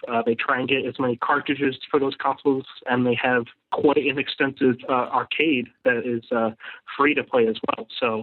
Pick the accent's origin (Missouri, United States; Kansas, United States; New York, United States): New York, United States; Rochester; I'm from Rochester, New York.